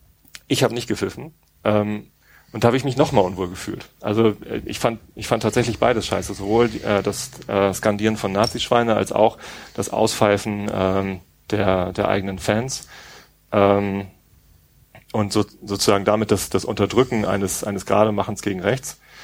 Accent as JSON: {"language": "German", "town": "Tostedt", "region": "Lower Saxony", "country": "Germany", "tie": "born or raised there", "said": "Ich bin in Tosted aufgewachsen. Tosted ist selber ein Nazi-Kaff. Nein, ist kein Nazi-Kaff."}